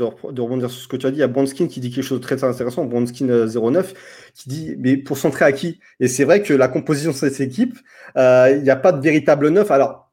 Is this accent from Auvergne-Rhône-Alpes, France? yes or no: yes; Lyon, Auvergne-Rhône-Alpes, France; moi je suis lyonnais, les gars, vous le savez